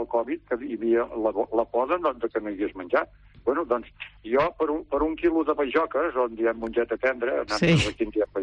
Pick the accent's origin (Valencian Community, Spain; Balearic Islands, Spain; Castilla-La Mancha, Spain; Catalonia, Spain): Catalonia, Spain; Valls; som habitants del món rural, de pobles petits, mitjans, o, bueno, jo soc de Valls